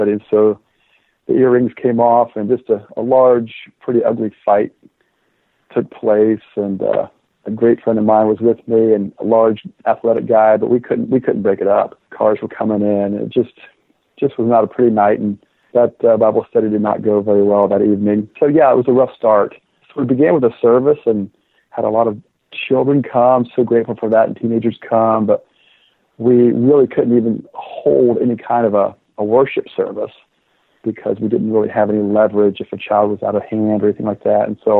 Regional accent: Columbus, Ohio, United States; We grew up in Columbus when busing was instituted in the city, so that was a challenging and chaotic time, but it was beautiful.

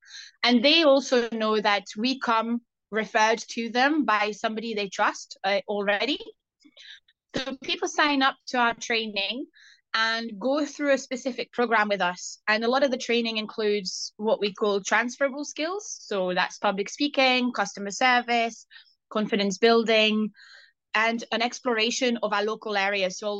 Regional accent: France; English is a second language; So I come from France, whether, I don't know if people can hear it in my accent.

